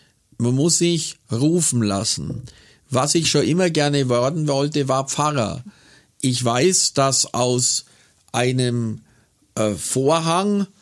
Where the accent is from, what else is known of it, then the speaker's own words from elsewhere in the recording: Bavaria, Germany; also born or lived in Buchloe; aus Bayerisch-Schwaben, aus dem Lechrain.